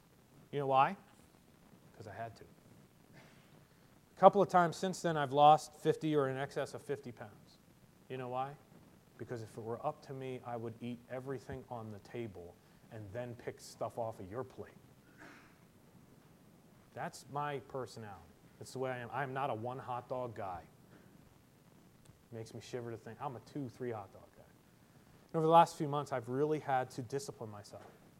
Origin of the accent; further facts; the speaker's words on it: United States; I mean, I'm still an American. I still have a culture of my own.